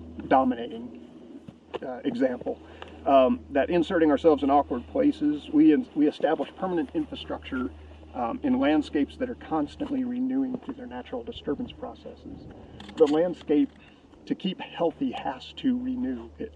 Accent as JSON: {"language": "English", "town": "Ozark", "region": "Missouri", "country": "United States", "tie": "born or raised there", "said": "So I grew up in Ozark, Missouri, which is in the southwest corner of the state of Missouri, and it's just north of Branson."}